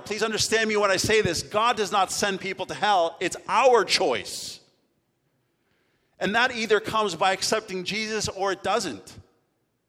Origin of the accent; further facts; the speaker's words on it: Canada; I'm Canadian. I'm from Canada. I have been there. I have walked the ground. My whole life has been there.